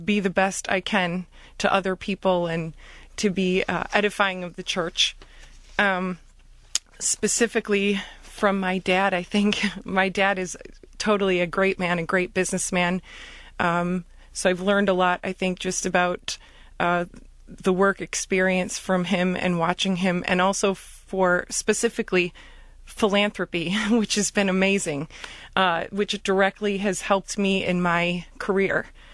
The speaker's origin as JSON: {"language": "English", "town": "Bloomfield Hills", "region": "Michigan", "country": "United States", "tie": "born or raised there", "said": "I grew up in Bloomfield Hills. I'm a lifer of, and graduate of the Academy of the Sacred Heart, right in Bloomfield Hills as well. And I had a really, let's say, normal childhood here in Michigan"}